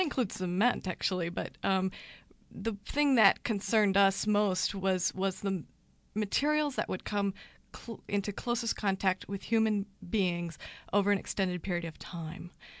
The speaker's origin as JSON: {"language": "English", "region": "Wisconsin", "country": "United States", "said": "I'm from Wisconsin, so it was quite interesting to me"}